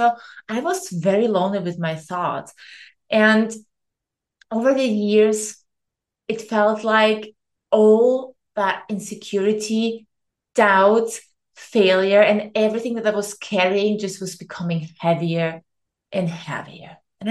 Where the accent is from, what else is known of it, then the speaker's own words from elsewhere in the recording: Vienna, Austria; moved away as an adult; I literally went and left my hometown Vienna. I left to Greece, took another corporate job in tourism